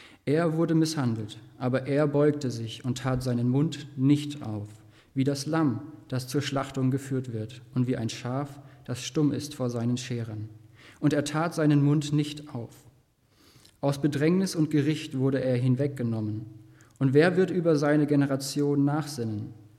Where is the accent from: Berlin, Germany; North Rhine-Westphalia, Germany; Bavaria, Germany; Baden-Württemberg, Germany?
Baden-Württemberg, Germany; Steinen; Wir kommen aus Steinen im Wiesental